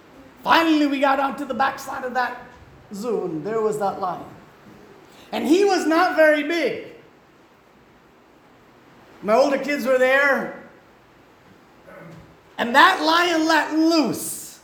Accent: Wisconsin, United States; They go to the River Bluffs where I grew up in Wisconsin. We were not too far from the Mississippi River.

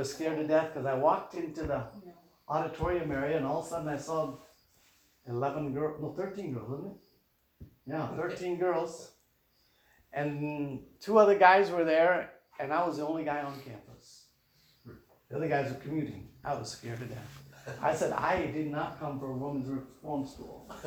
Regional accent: Midwest, United States; accent: Midwestern; I'm Midwestern all the way through, okay? People still tell me my accent is from the Midwest.

